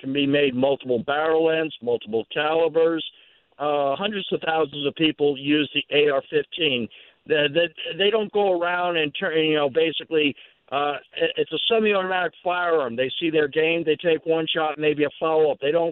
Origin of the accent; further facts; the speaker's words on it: United States; I'm an American, and I'm a military veteran.